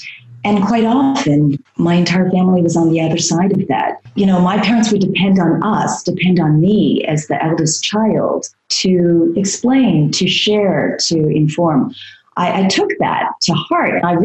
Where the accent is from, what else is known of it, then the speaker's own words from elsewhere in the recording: Toronto, Ontario, Canada; also born or lived in Hong Kong; Look, I was born in Hong Kong, but I was raised in Canada. I was 2 years old when our family moved to Toronto, Canada.